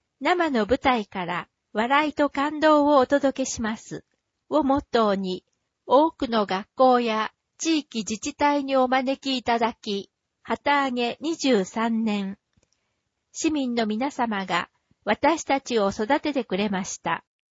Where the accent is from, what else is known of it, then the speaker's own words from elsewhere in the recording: Toyota, Aichi, Japan; 僕はこの豊田市で生まれ育ちました。地元の風景が大好きで、遠征から帰って見慣れた景色を見るたびにいつも安心します。